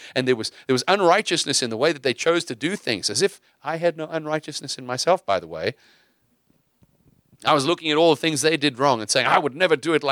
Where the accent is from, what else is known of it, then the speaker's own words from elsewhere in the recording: South Africa; I grew up in South Africa. Some of you guys know this. In the South Africa that I grew up